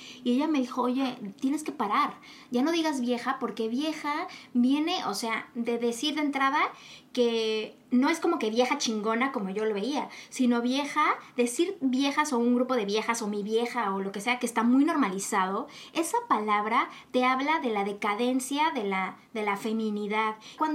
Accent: Mexico; en el caso de nosotros, como latinos, mexicanos, nosotros en México estamos acostumbrados a reírnos de cosas que honestamente pues están cañona

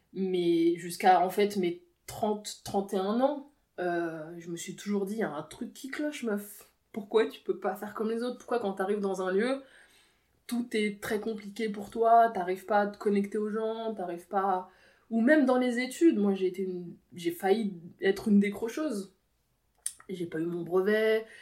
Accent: Versailles, Île-de-France, France; born there; je suis née à Versailles

